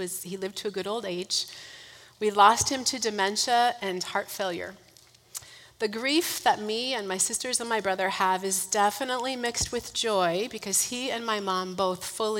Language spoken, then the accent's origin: English; Minnesota, United States; I grew up in Minnesota. So I visited some familiar places to see extended family.